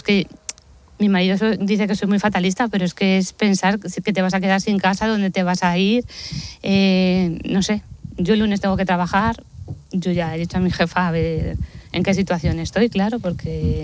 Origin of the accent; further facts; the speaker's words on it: Tabladillo de Somoza, Castile and León, Spain; De Tabladillo de Somoza.